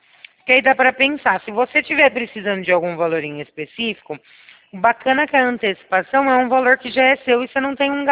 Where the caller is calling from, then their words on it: São Carlos, São Paulo, Brazil; Eu falo de São Carlos.